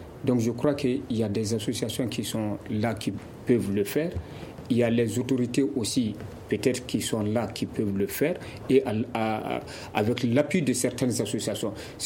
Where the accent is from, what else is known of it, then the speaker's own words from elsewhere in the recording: Mali; nous sommes des musulmans, nous sommes des Maliens.